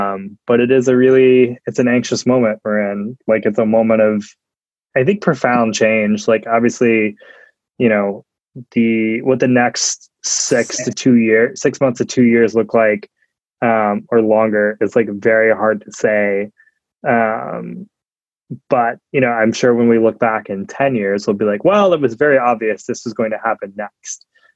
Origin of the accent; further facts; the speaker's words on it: Georgia, United States; I'm from Georgia